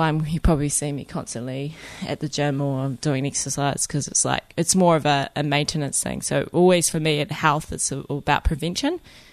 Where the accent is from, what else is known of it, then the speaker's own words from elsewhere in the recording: Queenstown, Otago, New Zealand; also born or lived in England; now in Raglan, New Zealand; I grew up in Queenstown. I was born in England, actually, but I grew up in Queenstown, but my whole whānau are from the East Cape, my mum on the Māori side.